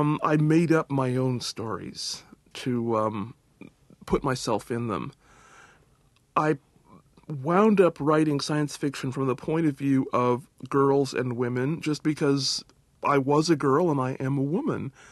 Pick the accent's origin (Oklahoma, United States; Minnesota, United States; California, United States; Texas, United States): California, United States; Pasadena; Actually, I grew up in Pasadena, California.